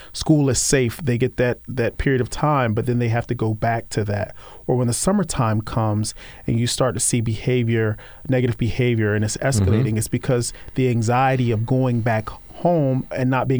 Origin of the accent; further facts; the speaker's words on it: Maryland, United States; born there; I was born on the Eastern Shore of Maryland, and I was born into a single-parent home